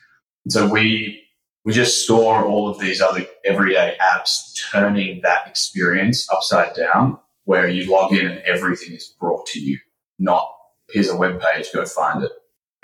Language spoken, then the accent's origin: English; Melbourne, Victoria, Australia; now in United States; you can probably tell I'm not originally from the US. I'm from Melbourne, Australia. I went to the University of Oregon for a couple of years. My dad is from out on the West Coast